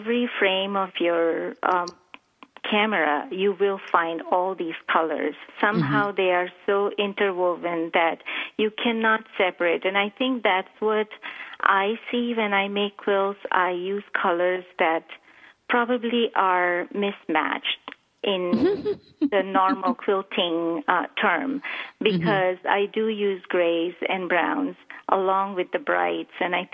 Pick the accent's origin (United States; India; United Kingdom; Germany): India; Mumbai, Maharashtra; And I grew up in Mumbai, which is really warm city.